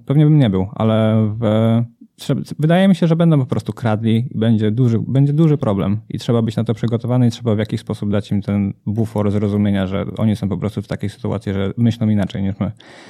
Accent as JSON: {"language": "Polish", "town": "Wrocław", "region": "Lower Silesian Voivodeship", "country": "Poland", "said": "bo ja jestem z Wrocławia, tak swoją drogą."}